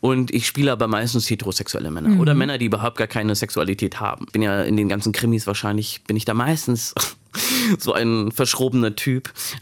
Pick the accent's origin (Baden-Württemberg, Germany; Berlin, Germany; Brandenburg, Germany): Brandenburg, Germany; Bad Belzig; Ich bin ja auf dem Land groß geworden. Ich komme ja aus Bad Belzig, da aus so einem kleinen Dorf daneben.